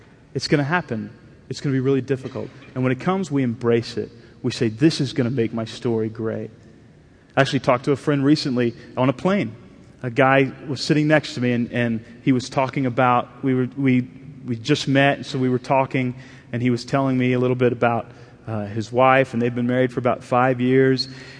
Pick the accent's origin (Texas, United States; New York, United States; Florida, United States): Texas, United States; And I grew up in Texas, and I love Texas football tradition.